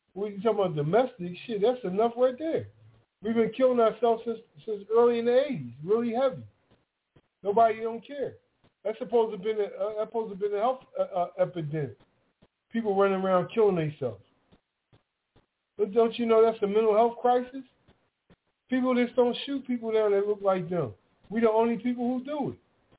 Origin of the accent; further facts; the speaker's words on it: Philadelphia, Pennsylvania, United States; That's the neighborhood I'm from. I'm from the Black Bottom.